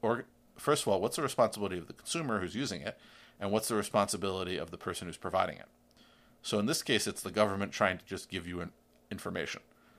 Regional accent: New York City, New York, United States; this other Ars Technica story from my hometown of New York City was interesting.

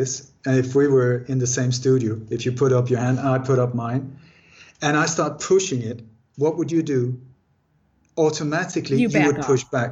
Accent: Sweden; also born or lived in Denmark; I was born in Denmark, grew up in Sweden. I thought that I lived in the perfect country.

